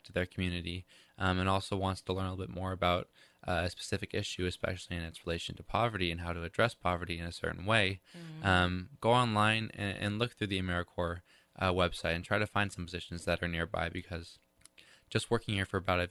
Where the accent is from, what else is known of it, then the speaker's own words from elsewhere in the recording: Palo Alto, California, United States; moved away as an adult; So I grew up in the Bay Area, in Palo Alto in particular, and I moved to Washington when I went to school, to university. And so I went to University of Puget Sound, just across the water in Tacoma